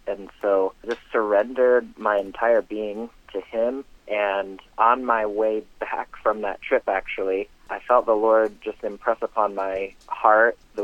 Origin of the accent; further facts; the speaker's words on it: Ann Arbor, Michigan, United States; born there; Originally born in Ann Arbor, Michigan, also a graduate of Spring Arbor University.